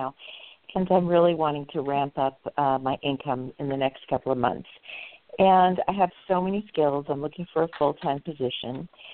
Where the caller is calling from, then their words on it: California, United States; My pleasure, California.